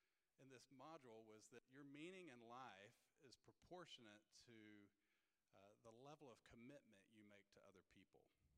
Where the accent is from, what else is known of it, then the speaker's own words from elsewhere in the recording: the South, United States; being from the South, from the U.S., though, is that I talk real slow, so if you don't understand my accent